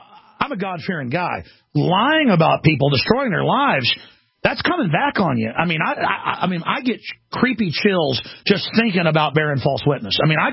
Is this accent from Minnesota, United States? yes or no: no; Dallas, Texas, United States; at least I grew up in Dallas, who were nice.